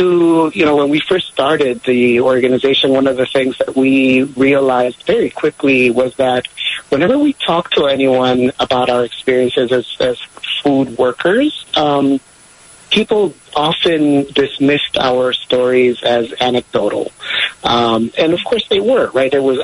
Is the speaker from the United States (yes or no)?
no; Guatemala; moved away; But I'm Latino. I'm an immigrant from Guatemala, and I came here in the 80s with my family